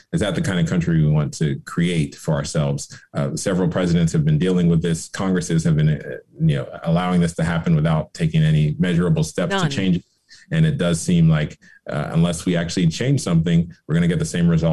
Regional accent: Florida, United States; Yeah, I grew up in Florida. I worked at the Miami Herald for several years.

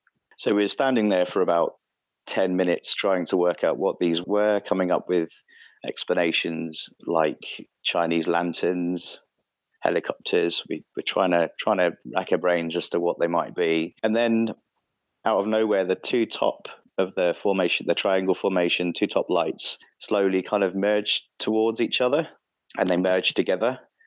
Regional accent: Tonbridge, South East England, United Kingdom; They was in my hometown at the time of Tunbridge in Kent.

